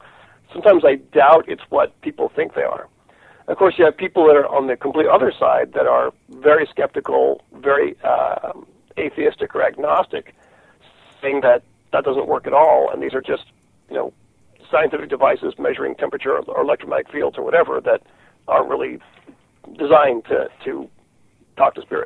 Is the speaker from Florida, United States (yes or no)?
yes; Florida, United States; I had an experience in a very old house in a very old part of the town where I grew up in Florida